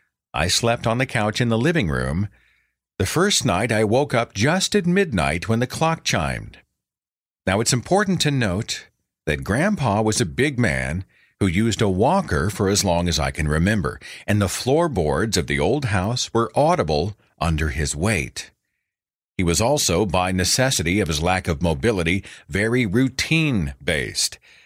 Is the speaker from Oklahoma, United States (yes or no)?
yes; Tulsa, Oklahoma, United States; There's a Crybaby Creek, I think, about an hour north of my hometown of Tulsa